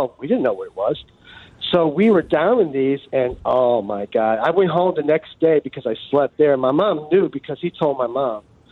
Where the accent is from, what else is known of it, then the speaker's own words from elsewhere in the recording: Chicago, Illinois, United States; Well, I grew up in Chicago. I raised in Albany Park.